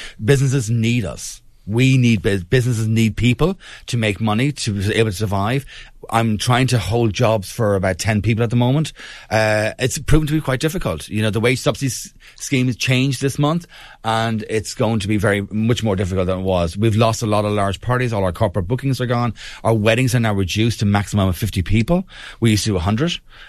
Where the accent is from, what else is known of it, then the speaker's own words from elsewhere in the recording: Kilkenny, Leinster, Ireland; Well, I'm from Kilkenny originally, but my parents are Kilkenny, so it's like we used to do that down there.